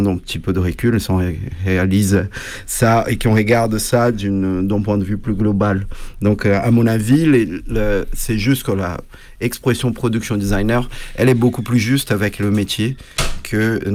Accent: Brazil; now in Paris, France; Bon, je suis brésilien, je suis arrivé à Paris en 2008

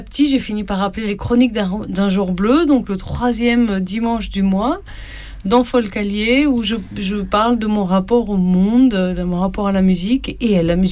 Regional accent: Albi, Occitanie, France; also born or lived in Montauban; je suis partie du sud de la France en fait, c'est-à-dire je suis née à Montauban dans le Tarn-et-Garonne et j'ai grandi à Albi dans le Tarn.

